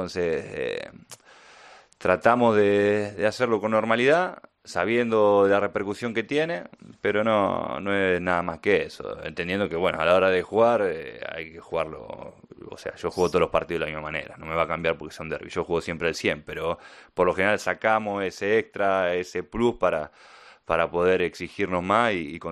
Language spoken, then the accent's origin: Spanish; Argentina; Sí, especial como argentino que estemos en una nueva final del mundo.